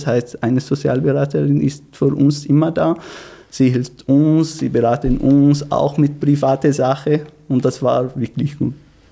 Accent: Syria; German is a second language; moved away; Ja, an der Rezeption zum Beispiel, wir sind alle mit Fluchthintergrund gekommen. Ich bin aus Syrien

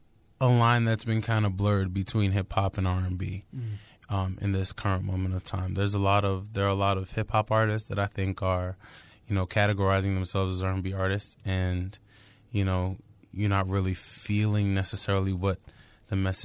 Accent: New Rochelle, New York, United States; also born or lived in South Bronx; I spent my early childhood till about maybe like 3 in the South Bronx, Bristol Street. Mm-hmm. And then we moved to Westchester to New Rochelle and spent a lot of my school time and my life there.

